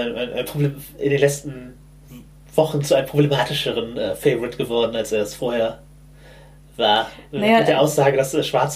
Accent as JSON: {"language": "German", "country": "Germany", "tie": "born or raised there", "said": "ich bin halt im Hamburger Speckgürtel aufgewachsen, wo ich durchaus mehr Kontakt mit Schwarzen und People of Color hatte."}